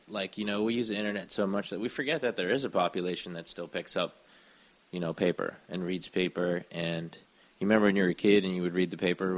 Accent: Philippines; I'm Filipino. I grew up Filipino, so we'd be eating, like, rice and eggs.

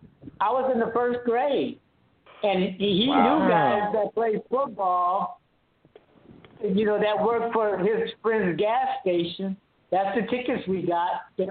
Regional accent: Wichita Falls, Texas, United States; born there; I think I told you guys I was born in Wichita Falls, Texas. The Cowboys are a birthright for me.

